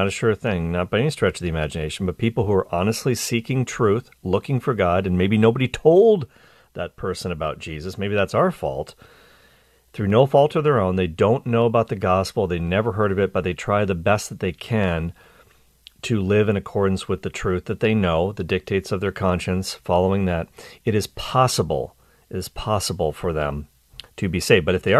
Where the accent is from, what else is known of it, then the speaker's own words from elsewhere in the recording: Nova Scotia, Canada; I grew up in Nova Scotia, east coast of Canada, not too far from New England.